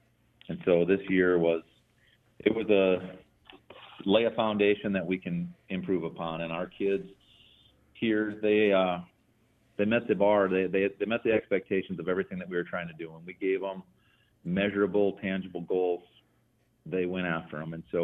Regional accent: Warner, United States; I grew up in Warner, and at that time, spring baseball was not a thing.

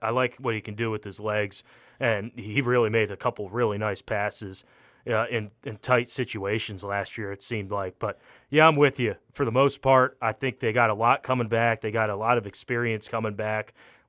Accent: Pennsylvania, United States; also born or lived in Florida / Sisseton, South Dakota; I mean, I'm from Pennsylvania. I lived in Florida. I lived in Sisseton, and now I'm here.

